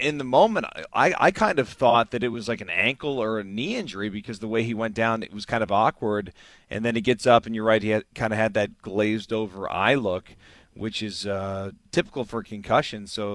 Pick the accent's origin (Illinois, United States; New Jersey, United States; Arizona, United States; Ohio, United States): Ohio, United States; I mean, obviously I'm a huge Browns fan. I grew up in Northeast Ohio.